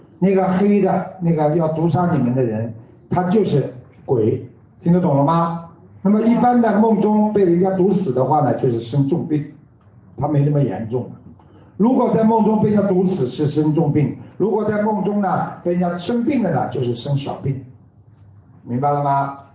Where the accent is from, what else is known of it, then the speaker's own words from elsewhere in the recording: China; now in Australia; 我们中国人在澳大利亚非常人非常幸运，你们在澳大利亚可以过两个新年，我们只能过一个，你可以过两个啊。